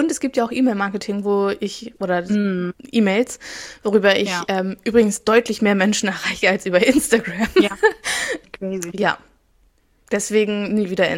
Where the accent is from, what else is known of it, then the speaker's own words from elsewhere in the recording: Hamburg, Germany; Ich komme aus dem Norden und dann so, woher kommst du denn aus Hamburg?